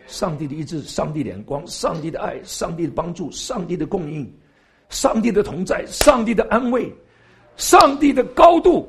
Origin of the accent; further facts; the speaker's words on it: Taiwan; also born or lived in China; 因为我生在大陆，长在台湾，听懂吗？